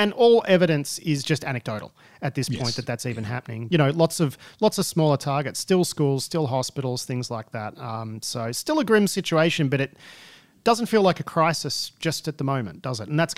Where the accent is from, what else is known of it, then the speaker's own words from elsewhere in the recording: Australia; as an Australian who lives in a regional area.